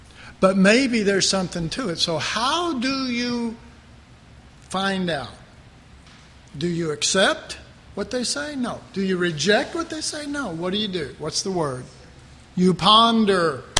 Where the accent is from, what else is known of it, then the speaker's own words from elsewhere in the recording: United States; You know, I'm an American. I believe in it.